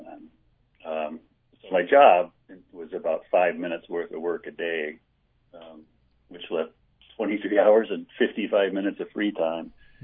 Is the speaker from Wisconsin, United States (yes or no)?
yes; Milwaukee, Wisconsin, United States; I grew up in Milwaukee, Wisconsin, and when we got to the Tetons, I just took a look at those mountains and thought, wow, that's incredible.